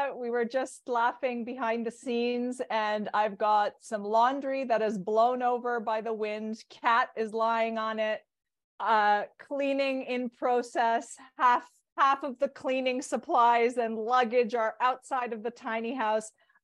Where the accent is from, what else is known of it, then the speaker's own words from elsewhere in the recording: Toronto, Ontario, Canada; I'm a part North American, born and raised in Toronto.